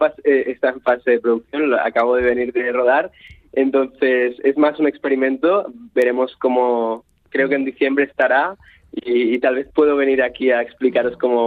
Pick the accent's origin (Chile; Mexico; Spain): Spain; Barcelona, Catalonia; Yo soy de Barcelona